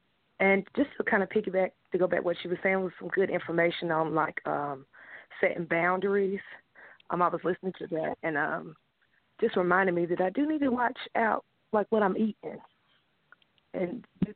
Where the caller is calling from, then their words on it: North Carolina, United States; Tiffany, I'm sorry, I had it on mute. I'm calling from North Carolina.